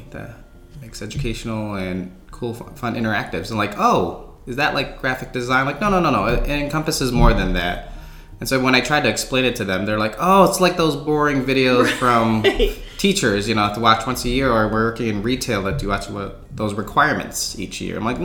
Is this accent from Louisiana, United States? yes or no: no; Mackinac Island, Michigan, United States; Well, I'm actually from Mackinac Island, Michigan. And if you guys know where that is, that's the Upper Peninsula